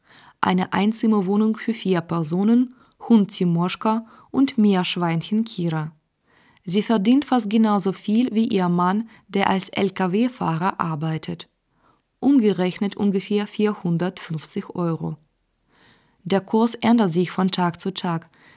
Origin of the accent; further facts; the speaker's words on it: Minsk, Belarus; In meiner Kindheit in Minsk bin ich Straßenbahn nur an kindergartenfreien Tagen mit meinen Eltern gefahren.